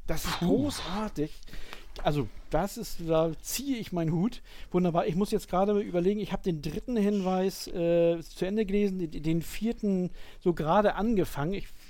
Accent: Netherlands; ich bin Niederländer mit molukisch-indonesischen Wurzeln.

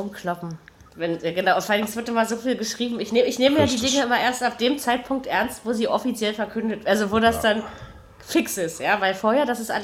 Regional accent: Dortmund, North Rhine-Westphalia, Germany; Ich meine, als Dortmunder sieht man das nochmal auf einer anderen Art und Weise.

